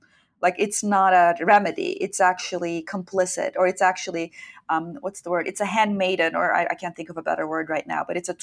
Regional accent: Turkey; and it is relevant in this context that I'm from Turkey.

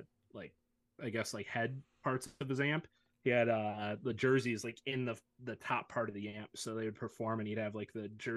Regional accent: Detroit, Michigan, United States; born or raised there

